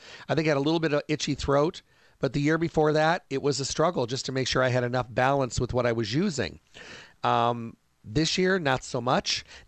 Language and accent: English; Midwest, United States; Now, I grew up in the Midwest. In the Midwest, I was allergic to birch trees, maple trees, ragweed, goldenrod, those kind of things.